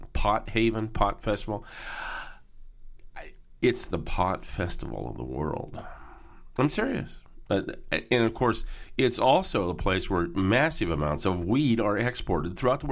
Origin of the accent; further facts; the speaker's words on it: California, United States; Now, being a Californian, I do not look at these people as the people that run California.